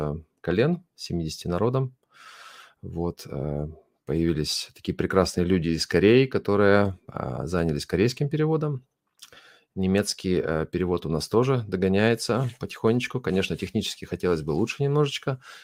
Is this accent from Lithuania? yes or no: no; Bavaria, Germany; я из Германии, из Баварии. Ну, что я могу еще рассказать? Мне 44 года